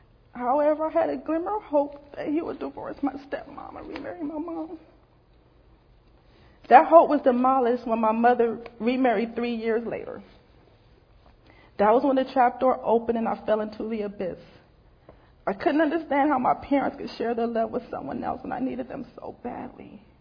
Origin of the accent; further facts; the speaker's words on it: Los Angeles, California, United States; also born or lived in Philadelphia; I was born in Philly, but grew up in L.A. with my parents.